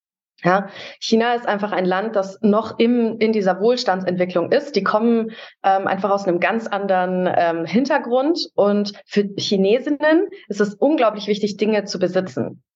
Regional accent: Munich, Bavaria, Germany; meine Heimatstadt, die München ist

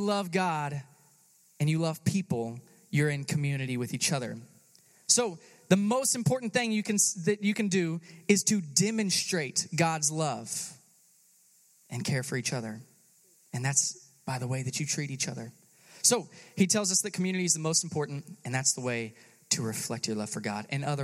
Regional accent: Austin, Texas, United States; I grew up in Austin, Texas, and I absolutely love the city, even though they're totally nuts.

